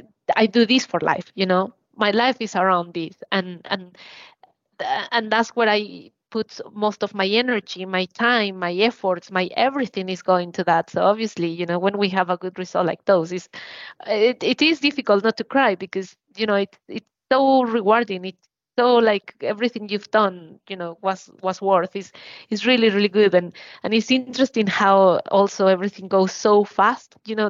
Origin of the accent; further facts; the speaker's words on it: Mexico City, Mexico; Yeah, exactly. I'm from Mexico City.